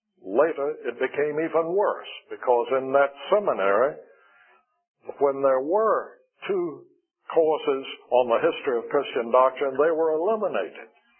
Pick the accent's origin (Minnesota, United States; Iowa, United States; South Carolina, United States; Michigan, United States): South Carolina, United States; I grew up in South Carolina, and I know Thornwell Orphanage